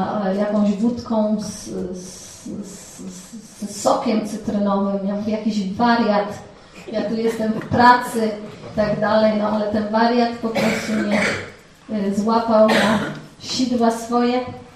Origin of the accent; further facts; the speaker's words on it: Zubrzyca Dolna, Lesser Poland, Poland; Wywodzę się z południowej Polski, z Orawy, z gór, z Zubrzycy Dolnej, miejscowości spod Babiej Góry.